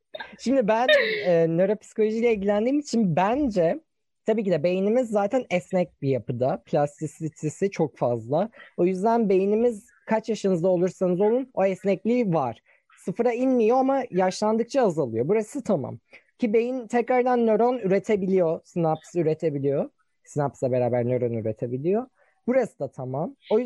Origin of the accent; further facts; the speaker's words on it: Sivas, Turkey; Ben Sivaslıyım defans mekanizması.